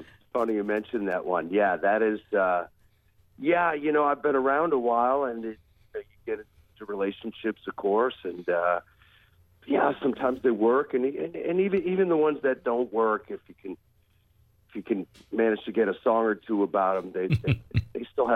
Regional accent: Holyoke, Massachusetts, United States; I was born and raised in Holyoke, Mass., and was the next town over

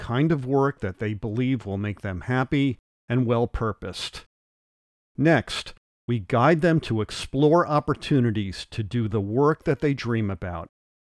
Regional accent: New Haven, Connecticut, United States; As a 6-year-old growing up in New Haven, Connecticut, I'd awaken to the sound of a garbage truck.

